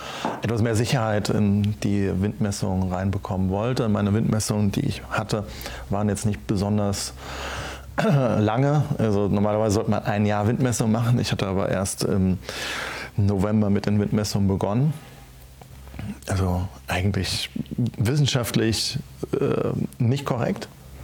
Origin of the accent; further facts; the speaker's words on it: Schneebergerhof, Rhineland-Palatinate, Germany; Und ich habe dann noch 2 weitere auf dem Schneeberger Hof, in meinem Heimatort, bauen können.